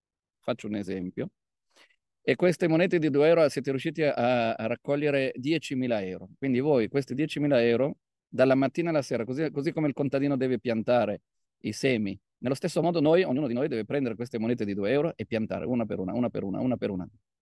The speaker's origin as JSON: {"language": "Italian", "town": "Milan", "region": "Lombardy", "country": "Italy", "said": "sono di Milano, non sono abituato."}